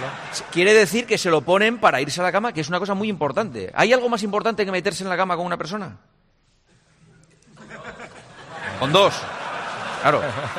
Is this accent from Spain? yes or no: yes; Gijón, Asturias, Spain; born there; Yo no nací en Madrid, ¿eh? Sí, sí.